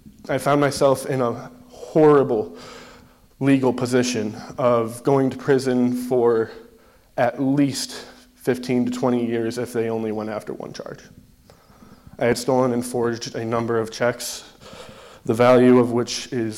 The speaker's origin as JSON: {"language": "English", "town": "Trumansburg", "region": "New York", "country": "United States", "tie": "born or raised there", "said": "I grew up in Trumansburg. I'm 23 years old"}